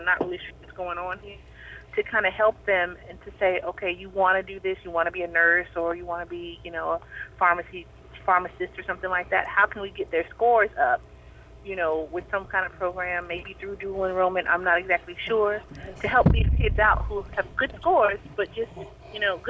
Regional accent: Chicago, Illinois, United States; now in Alexandria, United States; I'm not originally from here. I'm from Chicago, but living in Alexandria now.

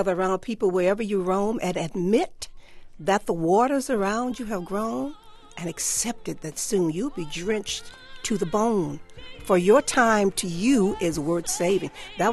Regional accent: New Orleans, Louisiana, United States; born there; Well, I was born in New Orleans, honey. And my father was a Baptist minister.

